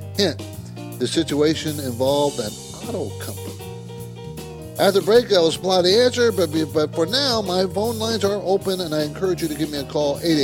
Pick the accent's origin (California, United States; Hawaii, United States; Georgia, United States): California, United States; San Diego; My dad was in the Navy, so I grew up in San Diego. He was stationed there, so I know San Diego very, very well.